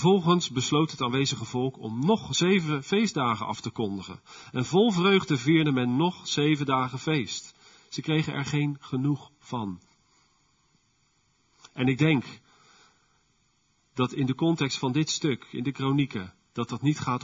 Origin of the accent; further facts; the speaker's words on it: Westland, South Holland, Netherlands; We zijn Westlanders. Dat zit niet zo in ons.